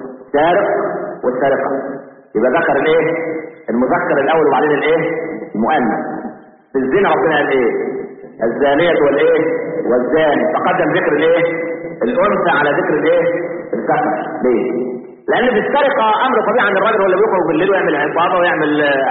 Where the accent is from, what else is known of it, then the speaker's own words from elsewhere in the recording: Egypt; والعلمانيين اللي عندنا في مصر